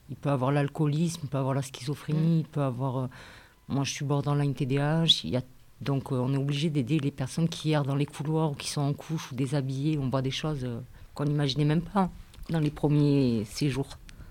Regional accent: Martigues, Provence-Alpes-Côte d'Azur, France; Ma Martigues, je suis de Martigues.

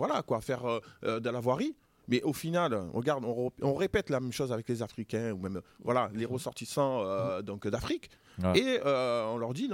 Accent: Marseille, Provence-Alpes-Côte d'Azur, France; nous en plus en tant que Marseillais.

